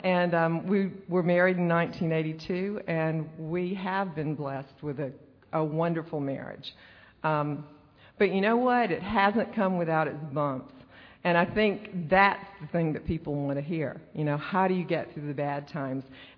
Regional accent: Cochran, Georgia, United States; Like I said, when I was in the fifth grade, we were settled, and I ended up growing up in Cochran, Georgia

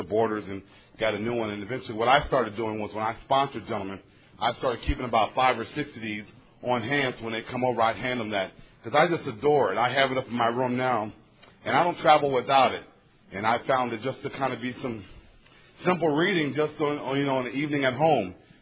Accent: Cleveland, Ohio, United States; I'm from Cleveland, Ohio, by the way, Buckeyes!

